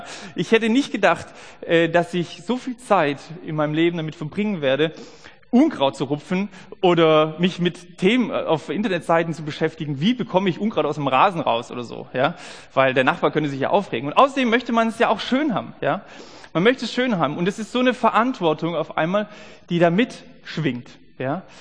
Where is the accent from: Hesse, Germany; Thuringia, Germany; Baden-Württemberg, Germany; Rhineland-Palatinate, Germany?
Baden-Württemberg, Germany; now in Wiedenest, Germany; Ich bin eigentlich ein Schwabe, ja, das kann sein, dass das immer mal zwischendurch so ein Sch irgendwie durchflitzt, ja.